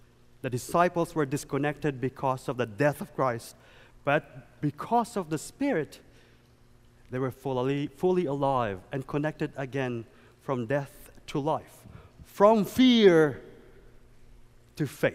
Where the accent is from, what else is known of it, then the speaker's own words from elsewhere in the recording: Philippines; English is a second language; now in Canada; I came from the Philippines. I could read, I could speak a little, but I don't know how to speak Canadian language, which is English, eh?